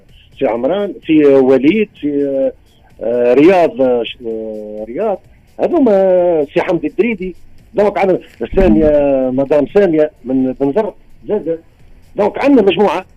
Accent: Tunisia; كانت مش موجوده عندنا في تونس، كانت في اوروبا كوا

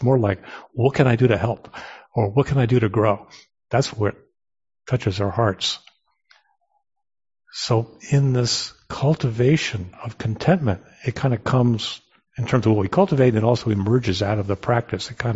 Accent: East Coast, United States; I grew up sailing on the East Coast and I've got a kayak.

